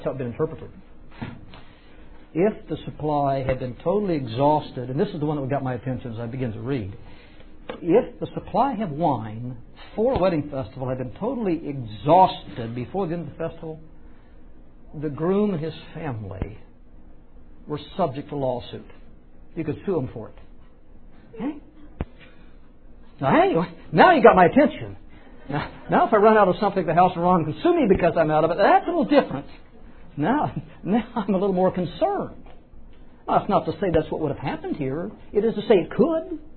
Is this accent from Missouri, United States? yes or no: yes; Kansas City, Missouri, United States; moved away; Look, I came from Kansas City out here in 1980. In Kansas City, I have, my mother is still there.